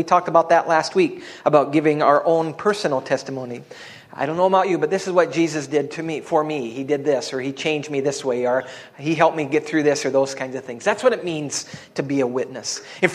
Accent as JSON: {"language": "English", "town": "Dawson", "region": "Minnesota", "country": "United States", "said": "I'm from Dawson, Minnesota."}